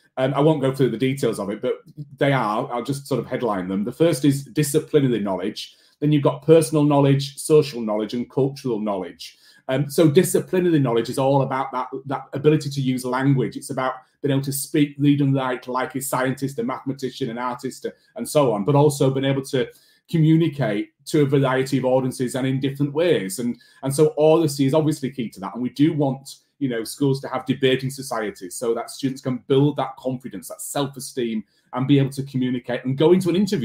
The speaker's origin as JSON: {"language": "English", "town": "Bradford", "region": "Yorkshire and the Humber", "country": "United Kingdom", "said": "I was the same. I'm from Bradford. I was ashamed of that for a long time"}